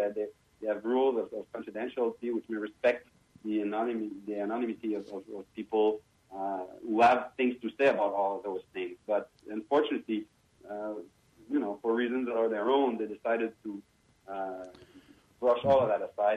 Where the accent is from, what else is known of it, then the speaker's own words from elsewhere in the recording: Canada; And as a Canadian first and as a lawyer second, I find it appalling